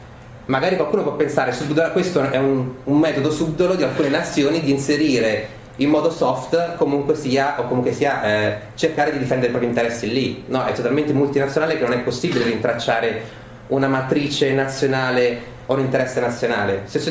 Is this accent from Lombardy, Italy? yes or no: no; Abruzzo, Italy; io sono abruzzese